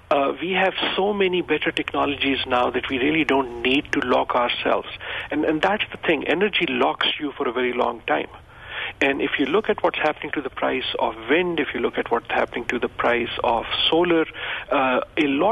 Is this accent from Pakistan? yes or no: yes; Pakistan; as you mentioned, I come from Pakistan.